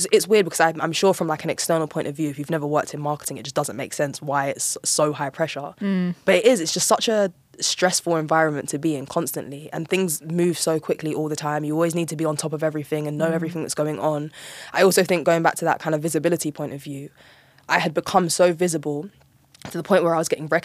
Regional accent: London, United Kingdom; I grew up in South London, which is an incredibly diverse place. Mm. Everyone's everything. We're also a very blunt people. Like South London people generally, we're very blunt and direct.

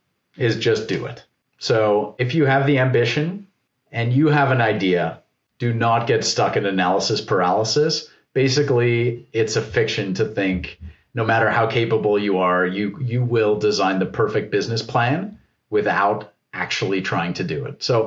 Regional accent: Canada; You know, as a Canadian, we've got 13 different health systems.

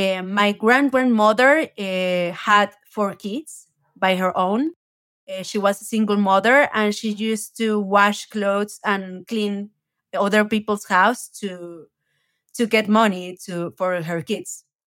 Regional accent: Mexico City, Mexico; I was born and raised in Mexico City. I'm still living here and I bet I will be here the rest of my life because I really love Mexico City.

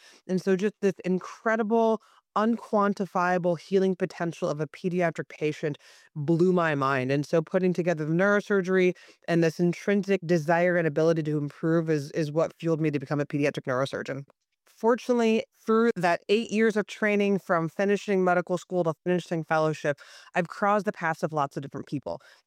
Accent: Ohio, United States; I grew up in a small town in Northwest Ohio. There was literally an OBGYN and a family doc in my hometown.

